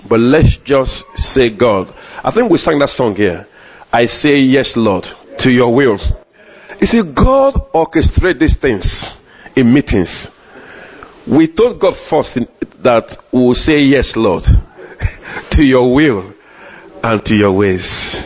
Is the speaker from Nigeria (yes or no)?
yes; Nigeria; now in London, United Kingdom; I'm from Nigeria, even though I live in London, you know, Wales, British Nigeria.